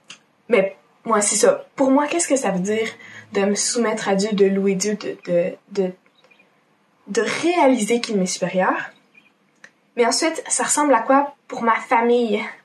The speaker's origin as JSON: {"language": "French", "region": "Quebec", "country": "Canada", "said": "en tant que Québécois, ça ressemble à quoi une louange québécoise?"}